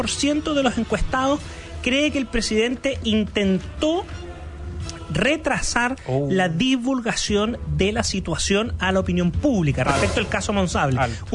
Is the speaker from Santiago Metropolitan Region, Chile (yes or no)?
no; Atacama, Chile; Mi tierra de Atacama, a la que mando un saludo, le dio un 66%